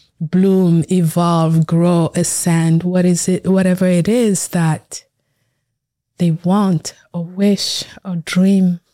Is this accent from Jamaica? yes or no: no; Cameroon; born there; So I was born in Cameroon, Africa, and it's a beautiful country.